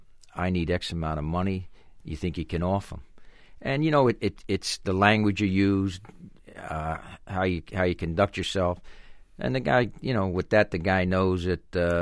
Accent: Paterson, New Jersey, United States; I was an Italian, and I grew up in Paterson, New Jersey, and I grew up in a Italian neighborhood.

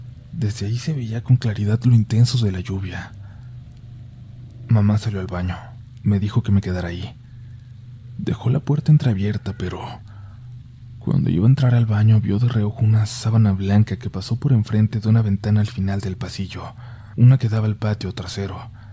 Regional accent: Mexico; now in Brazil; Yo soy mexicano, pero vivo en Brasil.

